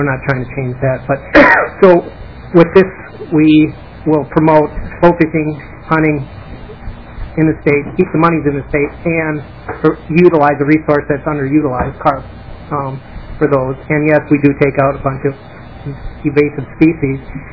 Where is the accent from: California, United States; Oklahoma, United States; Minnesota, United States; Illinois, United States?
Minnesota, United States; White Bear Lake; I'm from White Bear Lake, Minnesota.